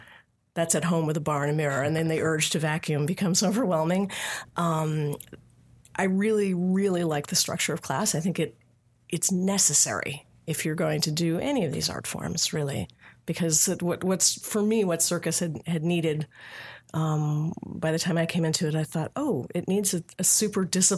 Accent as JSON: {"language": "English", "town": "Queens", "region": "New York", "country": "United States", "tie": "born or raised there", "also_born_or_lived": "New Jersey", "said": "I was born in the Village, and my parents moved to Queens and bought, you know, the first house, and they were, you know, young artists, and my father had a typesetting business, and so I grew up in Queens"}